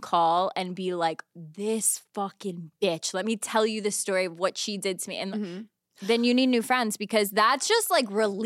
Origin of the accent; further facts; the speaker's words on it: Albany, New York, United States; Boots on the ground in Albany. I need the gossip from my hometown.